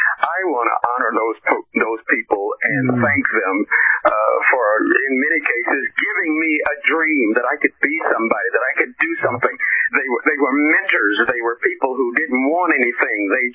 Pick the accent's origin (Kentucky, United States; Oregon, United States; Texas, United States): Kentucky, United States; Danville; I'm from Danville.